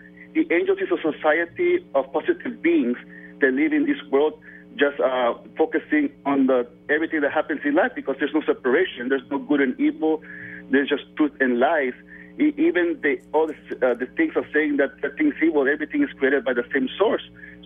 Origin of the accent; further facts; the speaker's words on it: Tijuana, Baja California, Mexico; And growing up in Tijuana, Mexico, over there, there was a cultural tradition in my neighborhood